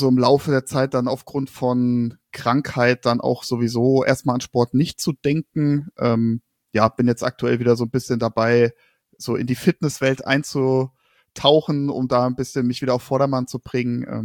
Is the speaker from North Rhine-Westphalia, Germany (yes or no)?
no; Frankfurt, Hesse, Germany; Ich komme aus Frankfurt, beziehungsweise zwischen Wiesbaden und Frankfurt, bin aber in Frankfurt geboren und bin ein echter Frankfurter.